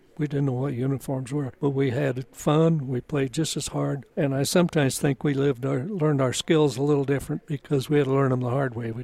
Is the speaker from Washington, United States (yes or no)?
no; Holyoke, Massachusetts, United States; we had lost 3 kids off my hometown of Holyoke on the Arizona.